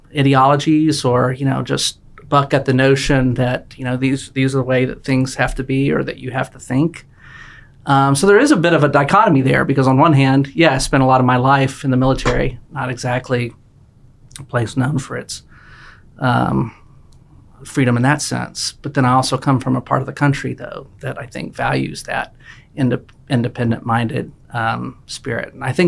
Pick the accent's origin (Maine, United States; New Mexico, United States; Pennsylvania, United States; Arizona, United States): New Mexico, United States; and Southeast New Mexico, which is where I'm from, is oil and gas country, you know, so people are really independent spirited out ther